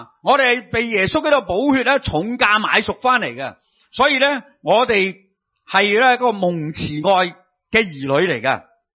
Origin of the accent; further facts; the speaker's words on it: China; 我们中国人有一句说话就是什么差不多